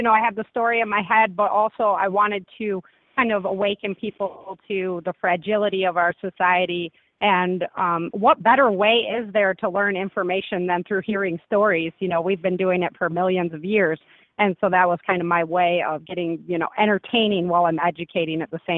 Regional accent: Michigan, United States; I grew up in Michigan, and I grew up out, you know, on 5+ acres out there, and I was bow hunting and fishing the Great Lakes with my dad

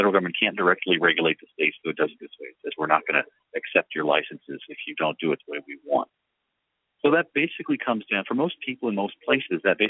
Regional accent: California, United States; now in Washington, United States; Well, I grew up in California, and during law school at Hastings College of Law in San Francisco, I was looking at the size and scope of the federal government

